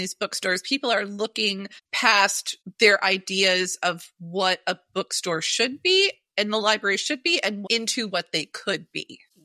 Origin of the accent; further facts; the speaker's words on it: Iowa, United States; I'm originally from Iowa. So we do drive through on I-80, sometimes I-70 to get back to Iowa.